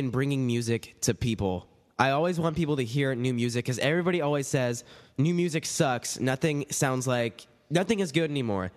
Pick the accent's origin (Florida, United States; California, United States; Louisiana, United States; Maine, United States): California, United States; Greenbrae; born there; I was born in Marin, by the way. Marin County, Green Brae, California.